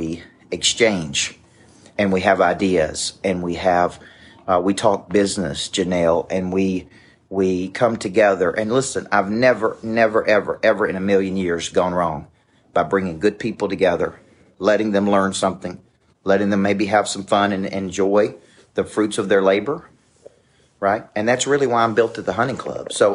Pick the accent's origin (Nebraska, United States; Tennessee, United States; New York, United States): Tennessee, United States; Woodbury; I mean, I'm from Woodbury, Tennessee. I never fit in.